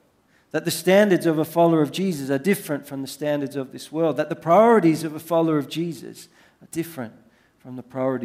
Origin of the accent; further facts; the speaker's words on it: Sydney, New South Wales, Australia; But when I was growing up, I grew up in Sydney.